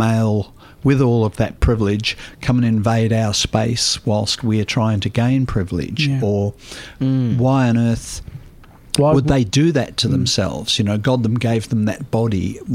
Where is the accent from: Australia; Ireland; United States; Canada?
Australia; being an Australian transsexual drag queen in New York